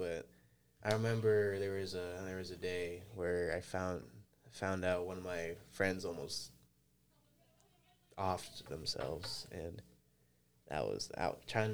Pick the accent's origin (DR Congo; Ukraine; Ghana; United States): United States; Kingwood, Texas; Oh, I'm born and raised Kingwood.